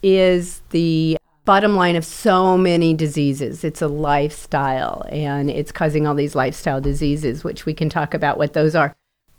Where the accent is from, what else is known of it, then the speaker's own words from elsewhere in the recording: United States; I'm an American. I get defensive. Don't you go saying mean things about my culture and my country.